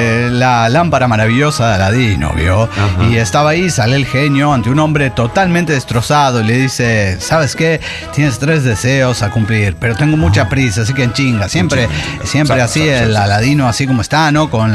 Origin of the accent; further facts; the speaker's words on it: Sonora, Mexico; de Sonora, México.